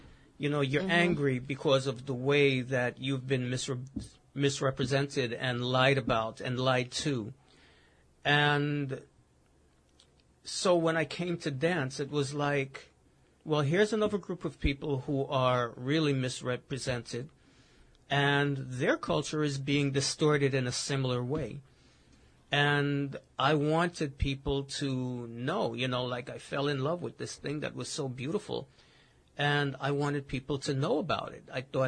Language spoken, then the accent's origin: English; Bronx, New York, United States; Growing up in the Bronx in the mid-80s, those of you that are old enough to remember, that's when all hell broke loose.